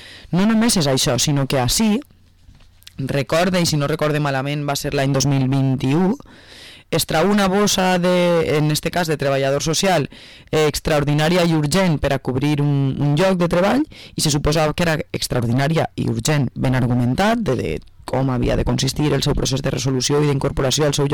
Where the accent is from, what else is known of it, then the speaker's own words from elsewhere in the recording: Vila-real, Valencian Community, Spain; perquè és d'on soc ciutadana i a més estic ara posada en política, doncs és Vila-real